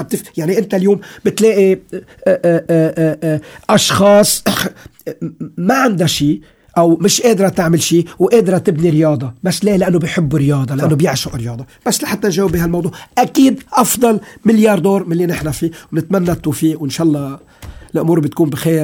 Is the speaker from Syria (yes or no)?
yes; Syria; نحن كل سوري بالسنين الماضيه الاربع سنين الماضيه